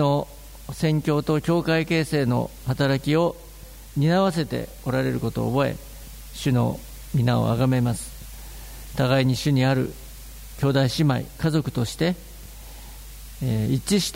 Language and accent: Japanese; Ojiya, Niigata, Japan; 兼業農家のですね長男として生まれ育ちまして、まあ、小千谷といえばですね知ってる方は知ってると思いますけども